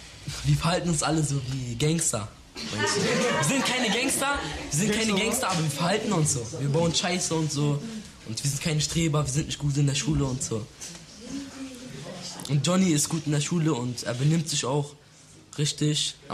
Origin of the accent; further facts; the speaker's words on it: Germany; Ich bin doch selber Deutscher und keiner macht das bei mir so.